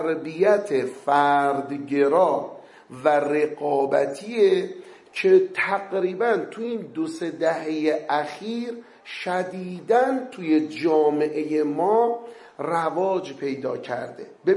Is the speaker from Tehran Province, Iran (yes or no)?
yes; Tehran, Tehran Province, Iran; born there; اصالتا من اهل اصفهانم، ولی خب ما متولد تهرانی، مدتی والدین اونجا زندگی میکردن.